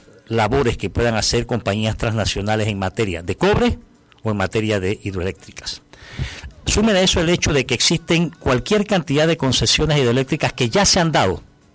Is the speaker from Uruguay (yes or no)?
no; Panama; no podemos menos que sentirnos congratulados como panameños